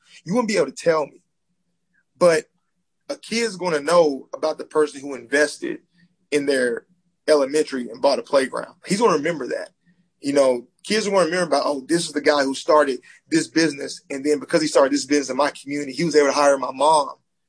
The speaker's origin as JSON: {"language": "English", "region": "Alabama", "country": "United States", "tie": "born or raised there", "said": "most of my friends who are white growing up in Alabama."}